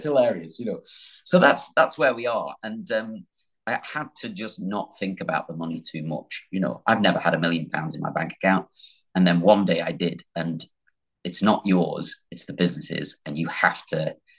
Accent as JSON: {"language": "English", "region": "the north of England", "country": "United Kingdom", "said": "Should be called MD the North or something like that, really, because I'm from the North."}